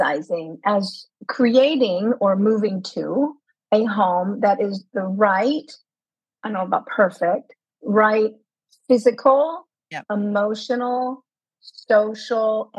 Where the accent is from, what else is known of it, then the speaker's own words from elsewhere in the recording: California, United States; also born or lived in Colorado; now in Florida, United States; I grew up in Southern California. I was close to the beach and loved the beach. And then, you know, had a 7-year layover in Colorado, landlocked, and then I'm back to Florida